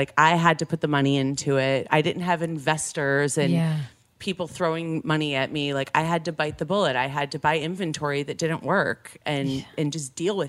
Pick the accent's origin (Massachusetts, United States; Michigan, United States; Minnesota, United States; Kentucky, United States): Michigan, United States; I grew up in Michigan. Like we didn't have a lot of money.